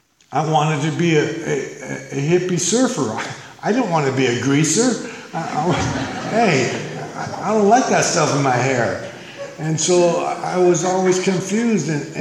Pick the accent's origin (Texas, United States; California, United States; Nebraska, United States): California, United States; Santa Barbara; I was born and raised in Santa Barbara.